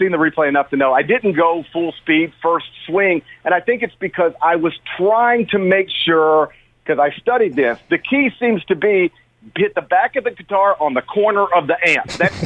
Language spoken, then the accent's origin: English; Mississippi, United States; born or raised there